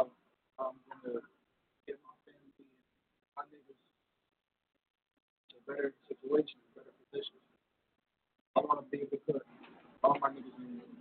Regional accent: Philadelphia, Pennsylvania, United States; You know, I grew up in South Philly, so it's like everything I've been around, everything I grew up around, it's revolved in South Philly.

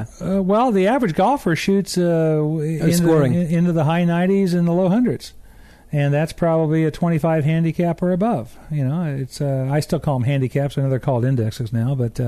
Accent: California, United States; I was not raised on fancy courses like these. I was raised in Southern California on the average municipal course.

